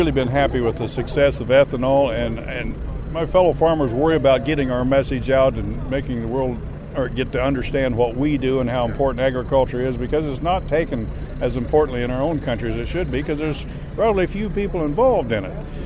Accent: Prairie City, Iowa, United States; I'm president-elect of the Corn Growers, and I'm from Prairie City, Iowa. Corn grower from Prairie City.

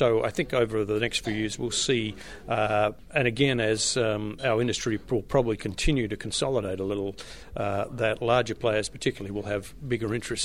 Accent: Australia; Okay, I'm an Australian native and a veterinary graduate of Melbourne in 1975

